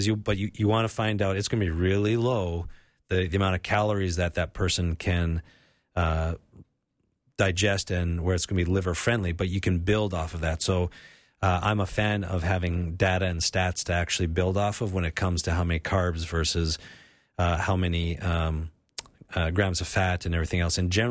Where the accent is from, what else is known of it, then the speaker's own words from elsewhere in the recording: Canada; I grew up with it in Canada.